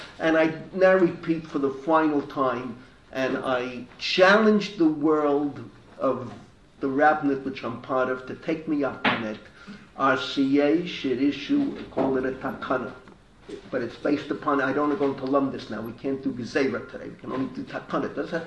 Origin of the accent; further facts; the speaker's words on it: New York, United States; For me personally, it was a very moving Shayur, because I grew up on Washington Avenue, and the Malach, my father grew up 174th in Washington. I grew up 180th.